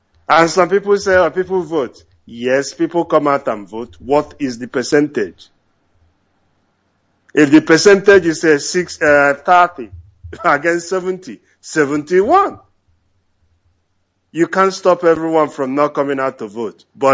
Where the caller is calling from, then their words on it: Australia; I'm calling from Australia.